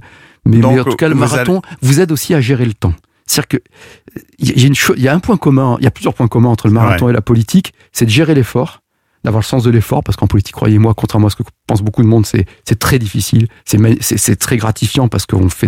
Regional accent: France; Chez nous, en France

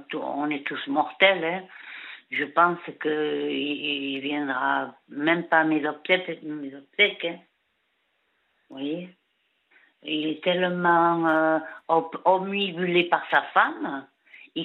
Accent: France; Nous, on est français, nous.

